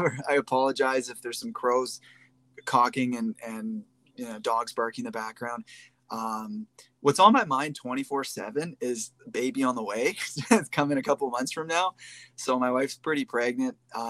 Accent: Canada; As a Canadian, I have to have a broker sometimes because shipping costs too much from U.S. sellers.

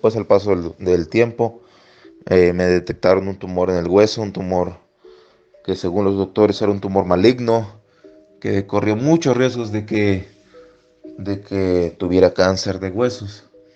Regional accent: State of Mexico, Mexico; Yo soy del sur del Estado de México, yo tengo 25 años, llevo 6 años de devoción

